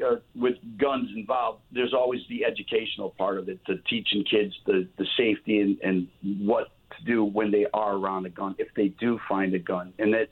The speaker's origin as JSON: {"language": "English", "town": "Shelton", "country": "United States", "tie": "born or raised there", "said": "I was raised here in Shelton. My family was from Shelton. I was a 1981 Shelton High School graduate."}